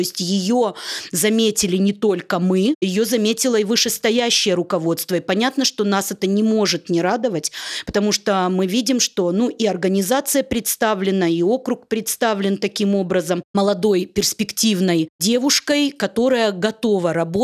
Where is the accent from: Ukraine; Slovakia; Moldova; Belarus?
Moldova; now in Omsk, Russia; Я родилась в Молдавии, мои мама и папа работали на предприятии Молдавского общества слепых.